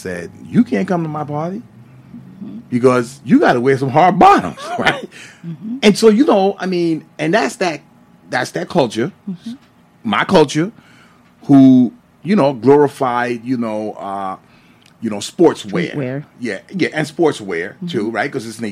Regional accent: Brooklyn, New York, United States; Growing up in Brooklyn, during my era, you know, I go back a little bit.

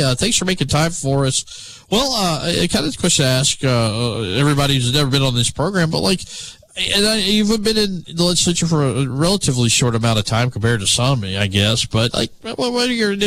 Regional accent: Alabama, United States; I grew up in Shelby County, so every time I would go back and forth to Auburn to school.

